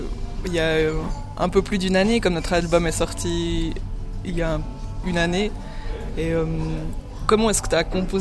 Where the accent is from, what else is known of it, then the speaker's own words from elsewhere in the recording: Neuchâtel, Switzerland; et les 3 autres, nous sommes neuchâtelois.